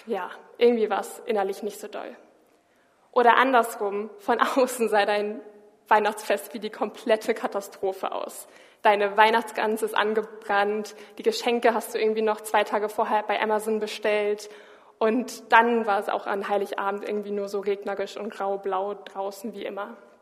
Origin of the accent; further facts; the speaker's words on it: Schleswig-Holstein, Germany; Ich komme aus Schleswig-Holstein und dort gibt's sehr viel Wind. Unfassbar viel Wind.